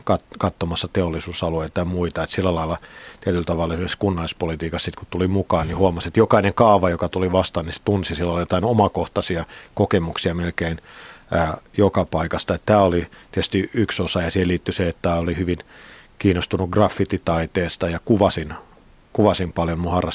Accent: Helsinki, Uusimaa, Finland; mä oon itse Länsi-Pasilasta kotoisin

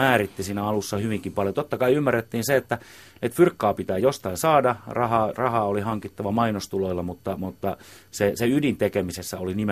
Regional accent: Loimaa, Southwest Finland, Finland; koska me ollaan molemmat Loimaalta kotoisin

